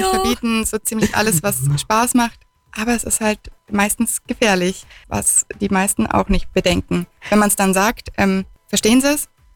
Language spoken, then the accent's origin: German; Kempten, Bavaria, Germany; Ja, genau. Ich bin aus Kempten